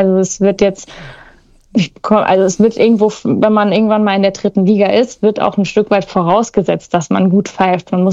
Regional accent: Gau-Odernheim, Rhineland-Palatinate, Germany; Ich komme ja aus Gaudernheim

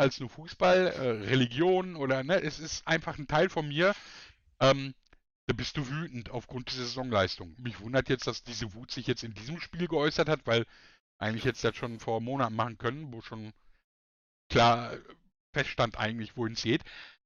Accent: Dortmund, North Rhine-Westphalia, Germany; wir als Dortmunder, Bolti und ich, vielleicht eher ich, Bolti ist ja kein waschechter Dortmunder

